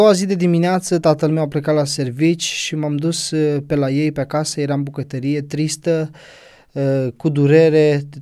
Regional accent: Drăgănești-Olt, Olt County, Romania; also born or lived in Slatina; sunt un drăgănești olt, am fost născut în Slatina, la 36 de kilometri de Drăgănești și am dus acasă imediat. Am crescut în Drăgănești, am terminat clasele 1-8 în Drăgănești și apoi liceul.

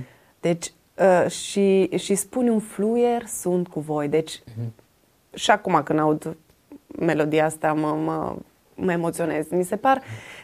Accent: Romania; Noi suntem români, români de când suntem

